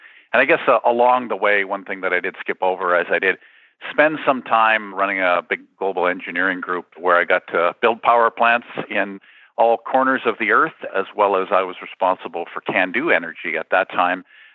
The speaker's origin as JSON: {"language": "English", "region": "Saskatchewan", "country": "Canada", "tie": "born or raised there", "moved": "as an adult", "lives_now": "Alberta, Canada", "said": "born and raised in Saskatchewan, migrated in the mid-80s to Alberta."}